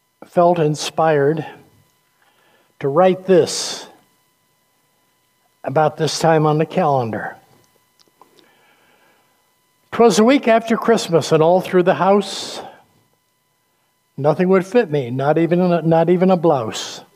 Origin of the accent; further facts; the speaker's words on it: New England, United States; You know, I grew up in New England